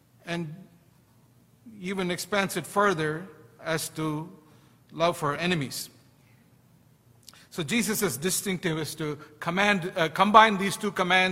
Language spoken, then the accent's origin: English; India; I grew up in India where there's all kinds of gods.